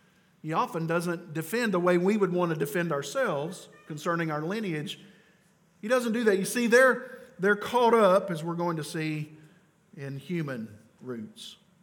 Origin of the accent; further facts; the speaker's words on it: Richmond, Kentucky, United States; also born or lived in Danville, United States; I said, I'm actually from here. I was born in Danville, Kentucky, but I was raised in Richmond, Kentucky.